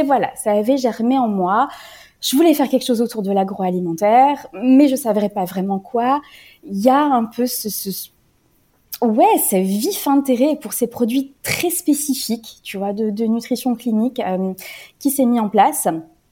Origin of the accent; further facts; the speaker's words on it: France; moved away as an adult; now in Switzerland; Je suis française, j'ai fait mes études en France, et puis j'ai rejoint mon pays de cœur, qui est la Suisse, il y a maintenant une dizaine d'années, où je travaille maintenant.